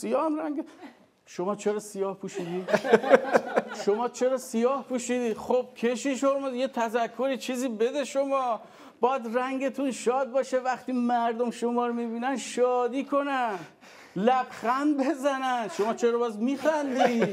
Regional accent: Iran; از ایران کوبیدم اومدم اینجا

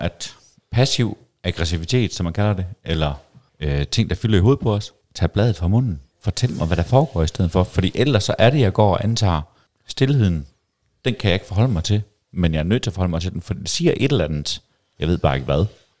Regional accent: Western Jutland, Denmark; Og jeg er sgu begge dele, fordi jeg er vestjyde.

